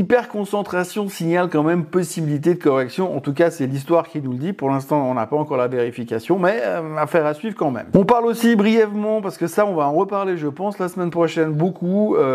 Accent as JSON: {"language": "French", "country": "Switzerland", "said": "à la fin chez nous en Suisse"}